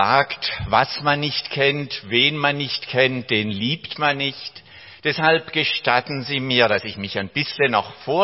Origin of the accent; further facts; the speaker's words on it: Niefern, Baden-Württemberg, Germany; also born or lived in Eisingen; Wie Sie aus meinem Namen schon erraten können, komme ich aus Niefern, bin in Niefern in die Grundschule gegangen, aber dann später hat uns Gott nach Eisingen geführt, damit ich dort im Konfirmandenunterricht zum lebendigen Glauben an Jesus Christus finden konnte.